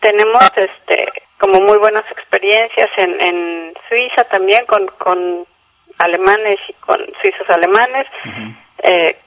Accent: Mexico; somos mexicanos

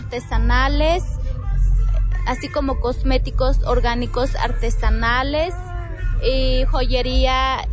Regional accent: Mexico; Nosotros somos artesanos de México, de muchos estados de México, estados de Jalisco, Michoacán, Chiapas, Oaxaca

